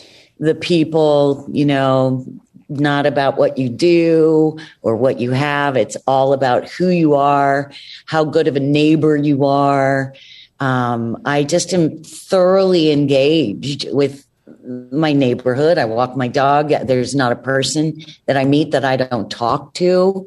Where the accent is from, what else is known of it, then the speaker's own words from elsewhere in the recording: Salisbury, Maryland, United States; also born or lived in New York; now in Los Angeles, United States; Yeah, I grew up in Salisbury, Maryland.